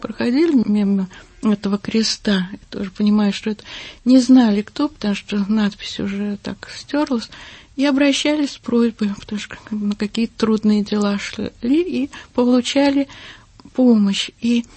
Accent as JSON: {"language": "Russian", "region": "Moscow", "country": "Russia", "said": "Я уже москвичка, и мы, как я говорю, что мы москвичи недавние, всего 156 лет. Но когда я приезжаю в город Александров, я чувствую именно корни там."}